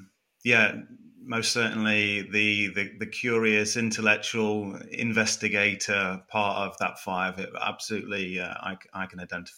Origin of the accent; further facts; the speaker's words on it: Leicester, East Midlands, United Kingdom; Yeah, so like you said, born and raised in Leicester. So Leicester's right in the middle of England.